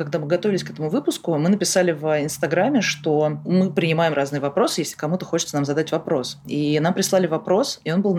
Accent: Moscow, Russia; Мне нечего сказать. Я из Москвы, и все.

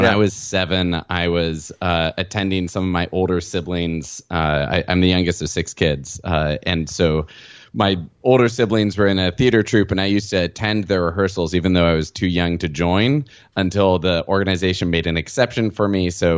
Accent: Washington, District of Columbia, United States; also born or lived in Canada; now in New York City, United States; brought our whole family down to Washington, D.C. So I grew up in Washington, D.C.

